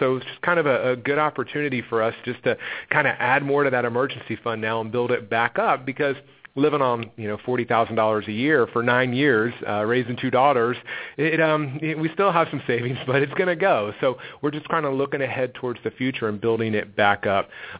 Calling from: Georgia, United States; Outside of Atlanta, about 45 minutes outside of Atlanta.

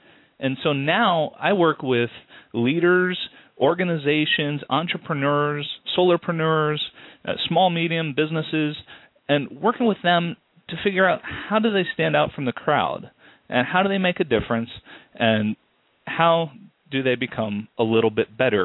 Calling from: West Bloomfield, Michigan, United States; I am calling from beautiful West Bloomfield, Michigan, which is outside of the city of Detroit.

